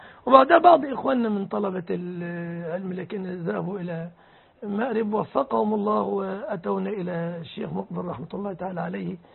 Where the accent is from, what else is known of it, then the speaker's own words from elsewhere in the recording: Egypt; أنا رجل مصري لا أعرف خلافاتكم اليمنية، هذه ما هي خلافات اليمنية، أنا مصري وعندنا مذهب شافعي.